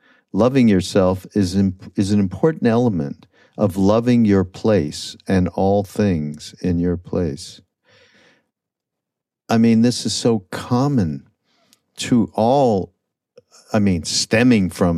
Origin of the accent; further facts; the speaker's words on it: Canada; I'm from Canada.